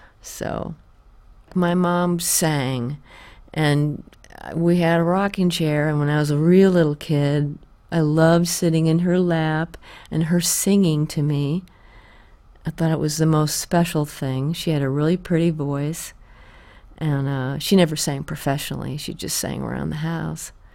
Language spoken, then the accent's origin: English; Canandaigua, New York, United States; now in Austin, United States; the whole time I was growing up in Canandaigua, I had this idea that I would move to the village